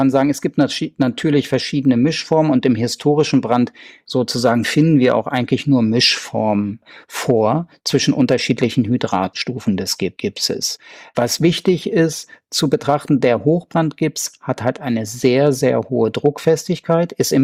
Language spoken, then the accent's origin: German; Göttingen, Lower Saxony, Germany; ich komme ja aus Göttingen